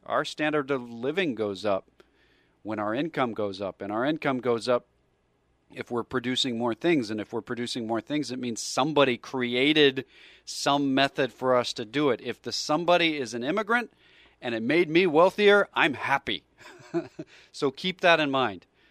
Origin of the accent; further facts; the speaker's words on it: United States; Well, because I'm an American.